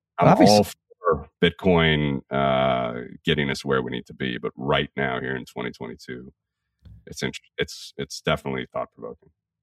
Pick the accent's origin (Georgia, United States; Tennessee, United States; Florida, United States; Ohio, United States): Ohio, United States; I grew up in Ohio, man.